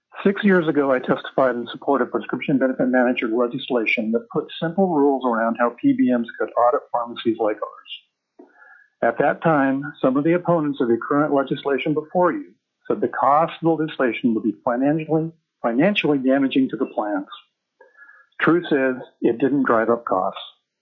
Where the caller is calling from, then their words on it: Ketchikan, Alaska, United States; I'm calling from Ketchikan.